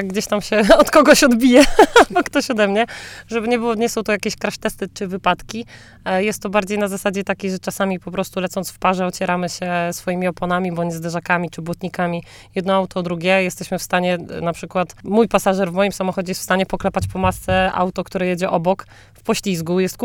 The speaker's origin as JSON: {"language": "Polish", "town": "Giżycko", "region": "Warmian-Masurian Voivodeship", "country": "Poland", "tie": "born or raised there", "said": "pod Giżyckiem, moim rodzinnym miastem"}